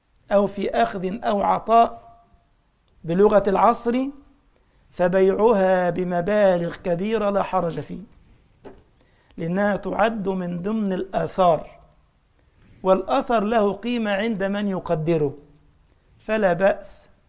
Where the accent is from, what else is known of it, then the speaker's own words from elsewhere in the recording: Egypt; مثلا أنا من مصر، ففي عندنا مثلا عملات